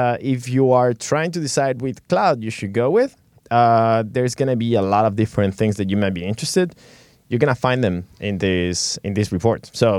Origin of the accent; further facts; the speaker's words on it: France; accent: French; English is a second language; now in United States; And I'm gonna brag about my accent now.